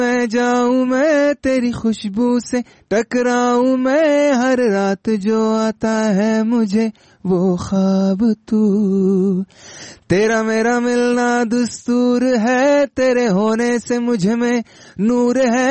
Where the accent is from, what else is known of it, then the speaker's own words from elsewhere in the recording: Afghanistan; Pashto is a second language; نه زه افغان یم خو هندي ژبه ما زده کړې